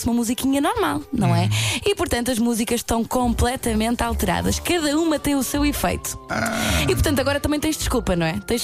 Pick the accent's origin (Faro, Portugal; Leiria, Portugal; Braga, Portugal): Faro, Portugal; eu também sou de Faro